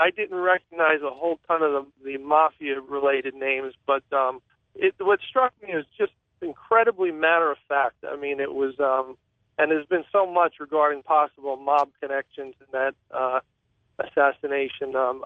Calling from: New Jersey, United States; I'm calling from New Jersey.

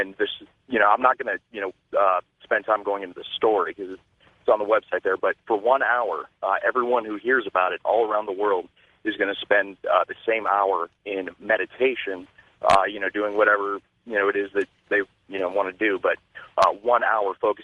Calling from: Ohio, United States; I'm from Ohio.

